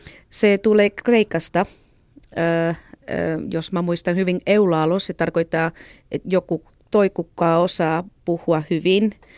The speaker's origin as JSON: {"language": "Finnish", "region": "Catalonia", "country": "Spain", "first_language": "Catalan", "second_language": "Finnish", "lives_now": "Finland", "said": "Mä oon kaksikielinen, mutta äidinkieli, niin kuin, jos joku kysyy, mikä sun äidinkieli on, se on katalaani."}